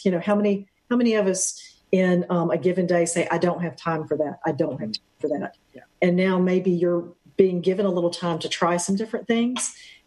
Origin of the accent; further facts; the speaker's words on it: the South, United States; gosh, I was raised in the South. The way we do corn is to cream it.